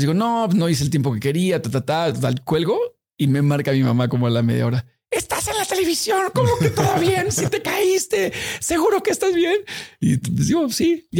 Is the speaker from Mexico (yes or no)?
yes; Mexico; soy mexicano. No hay bronca.